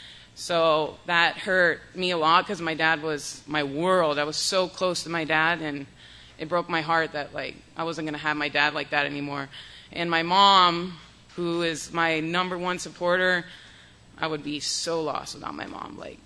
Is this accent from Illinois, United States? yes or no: no; Texas, United States; June 17th of 2017, I'm from the Valley, so I went to South Padre.